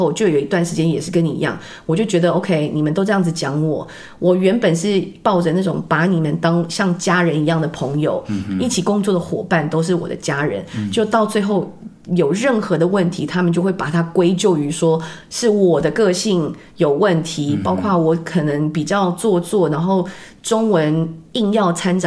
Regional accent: Canada; now in Taiwan; 因为我也是就是国外回来的，我虽然在台湾出生，可是呢我的确是在加拿大长大的。

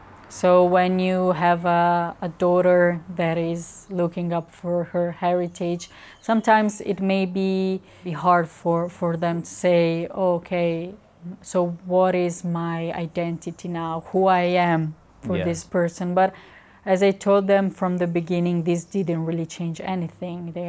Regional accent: Crimea, Ukraine; English is a second language; Sometimes I felt, oh, but, you know, I come from Crimea and I can't even, you know, learn my language, you know.

